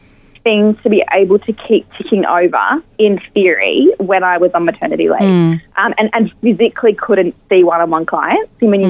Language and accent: English; Queensland, Australia; Again, being a Queenslander, print and colour.